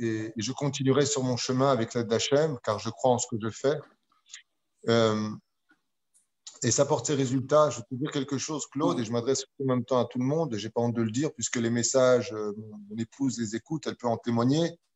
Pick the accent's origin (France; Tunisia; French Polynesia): Tunisia; je suis tunisien